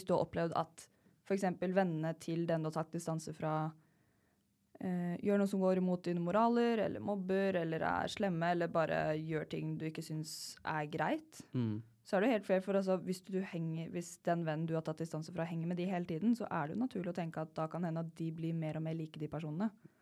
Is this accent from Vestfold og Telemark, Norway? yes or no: yes; Vestfold og Telemark, Norway; Jeg er fra Telemark, ikke jeg fra Bøgda.